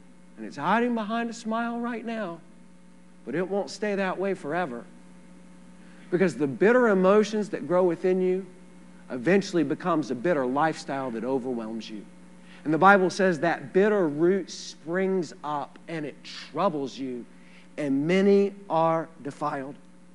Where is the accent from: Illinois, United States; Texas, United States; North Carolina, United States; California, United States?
Texas, United States; as a Texan, I've always thought it was a bowl of chili with no beans, amen?